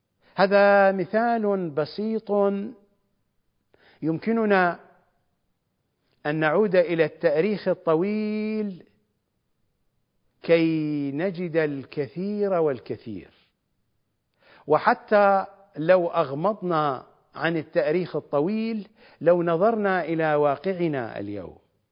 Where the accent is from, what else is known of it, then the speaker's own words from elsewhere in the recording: Iraq; نحن عندنا في العراق لا زال كبار السن ولا زال القرويون